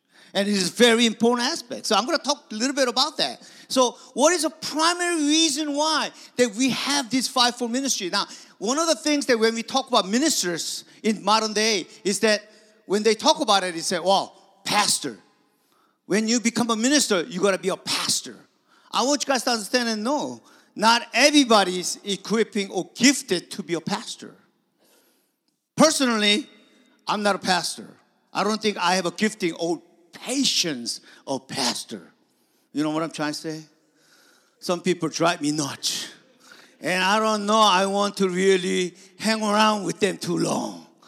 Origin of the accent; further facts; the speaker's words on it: South Korea; English is a second language; now in United States; as I grew up in Korea, in Korean church, and believe it or not, I actually ministered in Korean church for like 30 years or some in Washington, D.C. area and other places.